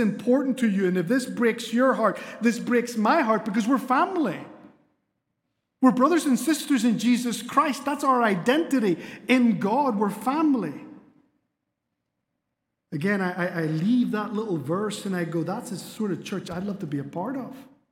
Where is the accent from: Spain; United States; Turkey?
Spain; Canary Islands; I grew up in Spain. I know my accent doesn't communicate that, but Northern Irish missionaries to the Canary Islands, which are islands that belong to Spain.